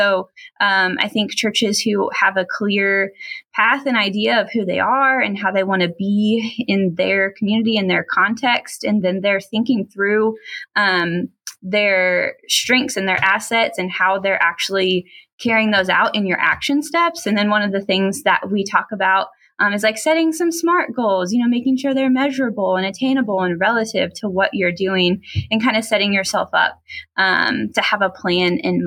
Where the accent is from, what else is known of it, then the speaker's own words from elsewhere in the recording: Missouri, United States; I grew up in Northwest Missouri, and I've lived in the Columbia area for a little more than 10 years now.